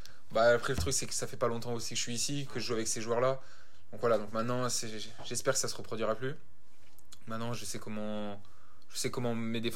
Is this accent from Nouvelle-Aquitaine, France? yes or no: yes; La Rochelle, Nouvelle-Aquitaine, France; J'ai commencé à La Rochelle, là d'où je viens.